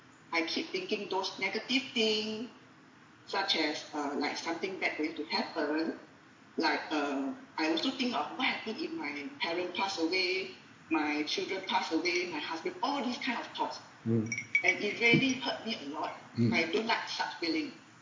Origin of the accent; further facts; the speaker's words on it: Singapore; So, I'm from Singapore. I have been to Palilai for the past 2 years.